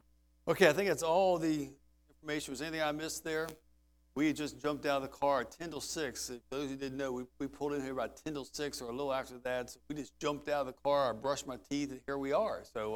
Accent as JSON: {"language": "English", "country": "United States", "said": "as an American"}